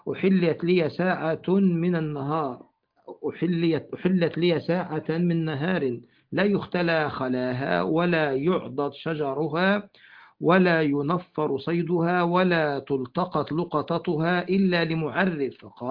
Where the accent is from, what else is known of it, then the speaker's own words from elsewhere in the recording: Egypt; طبعا احنا عندنا في مصر لا يوجد لا شق ولا لحد، لان الارض عندنا في الغالب طينيه